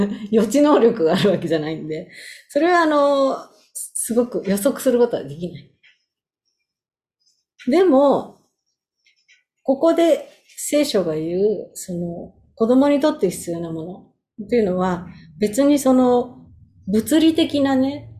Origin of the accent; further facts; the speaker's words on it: Tokyo, Japan; now in New York, United States; 私東京から来たんですけど